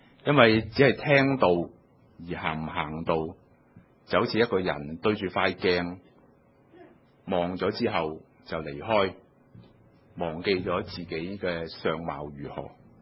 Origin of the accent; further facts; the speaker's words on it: Hong Kong; 我们香港人呢，我自己觉得呢，第一样东西我们最难的关卡就是忙。